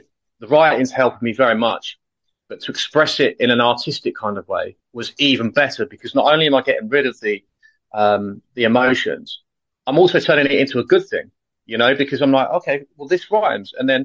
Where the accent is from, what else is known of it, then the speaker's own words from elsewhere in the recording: South East England, United Kingdom; So I am from Surrey in London, UK.